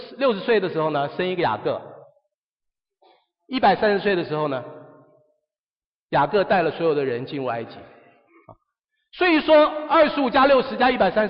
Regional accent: China; 我们中国人讲说西出阳关无故人，是不是？就好像说我如果过了那里就不是中国了

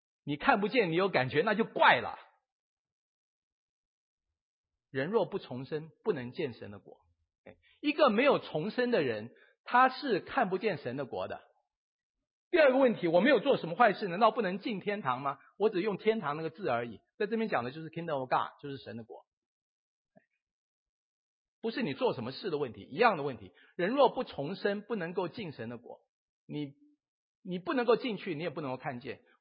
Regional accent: China; 这个问题我们中国人有没有类似的问题呢？

